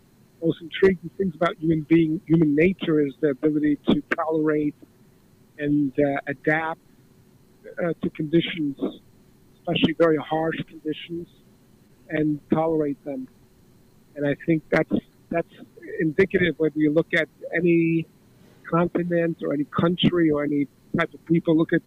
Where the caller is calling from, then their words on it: Queens, New York, United States; I'm calling from Queens.